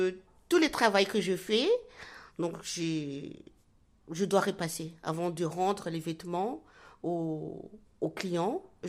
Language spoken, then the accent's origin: French; Madagascar; comme je suis malgache, hein, je suis métissage, métisse aussi